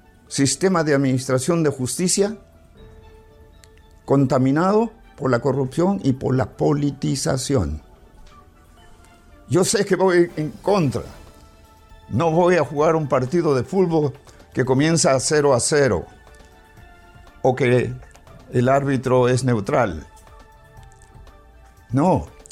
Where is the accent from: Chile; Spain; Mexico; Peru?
Peru; Yo no me he fugado. Yo soy peruano.